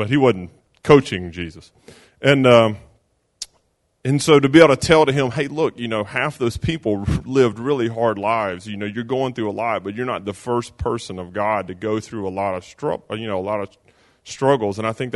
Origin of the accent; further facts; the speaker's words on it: Mississippi, United States; The first one is I'm from Mississippi. I'm an Ole Miss fan, and our football team is horrible.